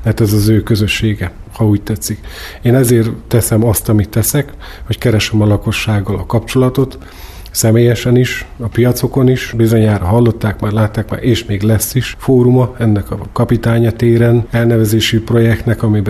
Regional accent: Kiskunfélegyháza, Bács-Kiskun, Hungary; Bár kiskunfélegyházi vagyok, ott élek családommal, a mindennapok léte az azért kiskunhalasivá is tesz, nem kis mértékben

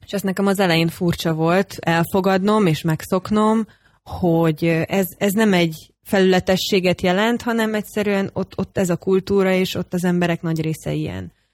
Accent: Kiskunhalas, Bács-Kiskun, Hungary; moved away as an adult; Én itt születtem és itt nőttem fel Kiskunhalason.

